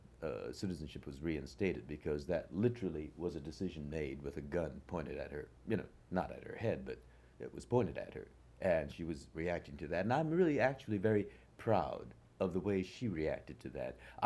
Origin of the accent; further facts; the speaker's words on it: Los Angeles, California, United States; born there; also born or lived in Arkansas; I was born here in Los Angeles, And relocations, they call it, happened almost immediately.